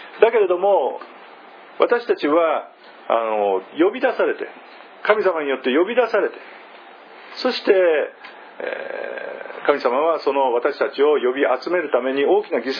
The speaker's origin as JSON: {"language": "Japanese", "region": "Tokyo", "country": "Japan", "tie": "born there", "said": "私はもともとは東京都に生まれましたけれども、"}